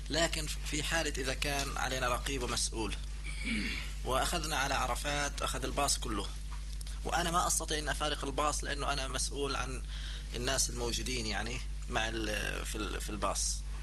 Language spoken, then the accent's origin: Arabic; Jordan; هذا بالنسبة لوضعنا إحنا كأردنيين.